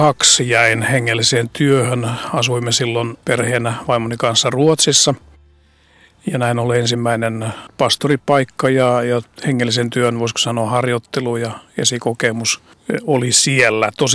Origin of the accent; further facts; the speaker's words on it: Kälviä, Central Ostrobothnia, Finland; also born or lived in Helsinki; mun juurethan on, siis mä oon saanut kunnian syntyä, mä oon pääkaupungissa täällä Helsingissä, mutta kasvoin Keski-Pohjanmaalla, Toholammilla Kälviällä lapsuuteni, ja siellä sitten helluntai-kodissa isäni ja äitinä olivat Kälviän helluntai-seurakunnan jäseniä